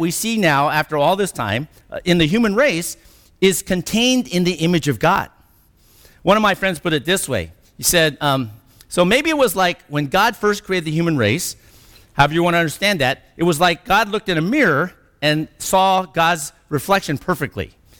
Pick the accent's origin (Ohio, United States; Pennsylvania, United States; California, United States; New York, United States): California, United States; And I'm just glad I'm from California.